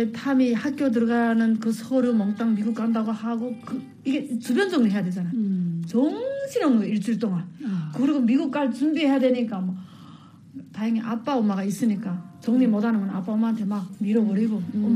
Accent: North Korea; also born or lived in China; 저는 북한에서 뭐 했고 어떻게 북한 탈북했고 그다음에 중국에서 어떻게 살았고

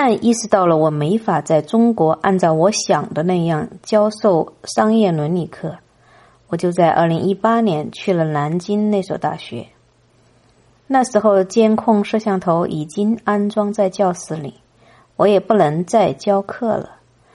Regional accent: Germany; 尤其是我们作为德国人的责任是铭记历史

